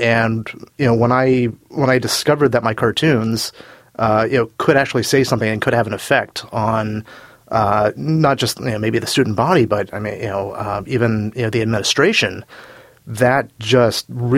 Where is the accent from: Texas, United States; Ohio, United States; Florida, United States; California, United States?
Ohio, United States; Cincinnati; But growing up in Cincinnati, and I'm sure Joe's going to, echo this, we were blessed to have Jim Borgman as our local editorial cartoonist.